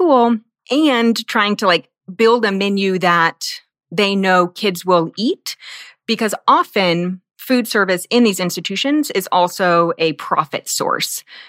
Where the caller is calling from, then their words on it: Kansas City, Missouri, United States; And I'm calling in from Kansas City